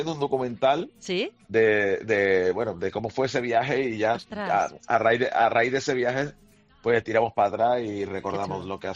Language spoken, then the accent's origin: Spanish; Seville, Andalusia, Spain; pues nada más decir que somos de Andalucía, que somos de Sevilla, pues es como un pasaporte que nos abre muchas puertas.